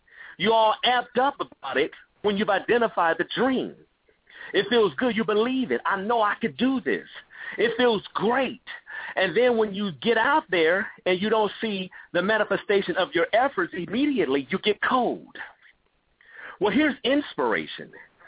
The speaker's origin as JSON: {"language": "English", "town": "Gary", "region": "Indiana", "country": "United States", "tie": "born or raised there", "also_born_or_lived": "Chicago", "said": "I was born and raised in Gary, Indiana"}